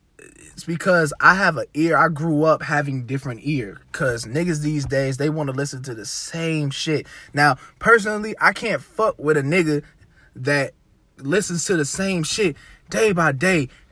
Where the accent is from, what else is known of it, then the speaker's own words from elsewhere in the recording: Cleveland, Ohio, United States; I'm from Cleveland, man.